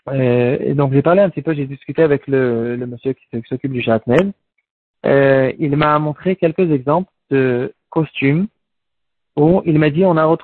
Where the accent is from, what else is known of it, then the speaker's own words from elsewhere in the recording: France; Donc nous, en tant que Français, on aime bien